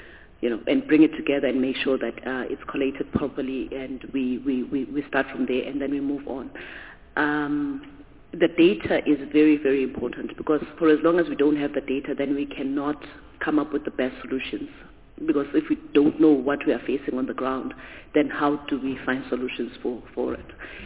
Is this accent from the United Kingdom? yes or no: no; Eswatini; As I indicated before, I was raised in Swaziland. It's known as one of the capitals of marijuana growing